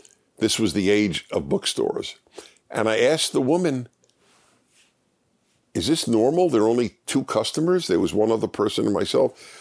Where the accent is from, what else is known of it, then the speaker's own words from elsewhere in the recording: New York, United States; It wasn't even, as we say, I grew up in New York, so we use a term, it didn't stick.